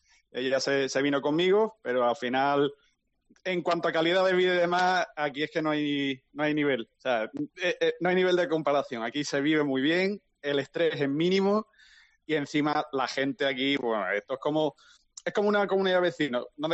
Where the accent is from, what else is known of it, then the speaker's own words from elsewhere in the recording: Seville, Andalusia, Spain; also born or lived in Alcalá de Guadaíra / Dos Hermanas; yo nací en Sevilla, viví en Alcalá de Guadaira, que está cerquita, y me mudé a Dos Hermanas, que es de donde es mi mujer.